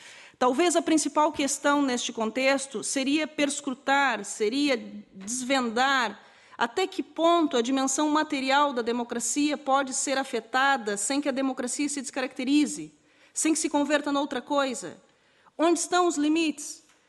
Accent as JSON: {"language": "Portuguese", "country": "Brazil", "tie": "born there", "said": "pelo sotaque percebem que nasci no Brasil"}